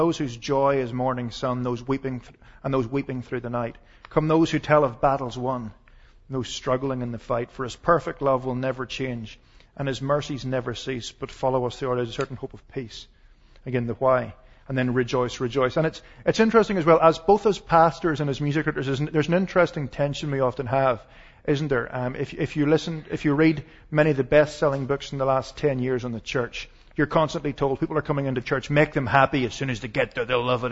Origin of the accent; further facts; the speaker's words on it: Ireland; I'm Irish, so the tendency of the Irish, of course, is that all our wars are happy, and all our songs are sad.